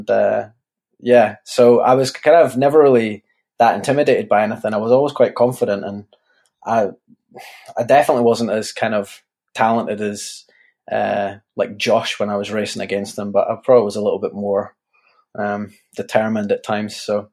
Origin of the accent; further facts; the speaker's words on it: Scotland, United Kingdom; I guess growing up in the Scottish Borders, it was kind of like the thing to do when you're younger.